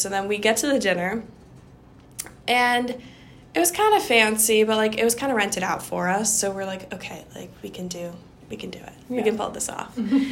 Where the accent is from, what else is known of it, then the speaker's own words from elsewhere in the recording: Connecticut, United States; Because I'm from Connecticut.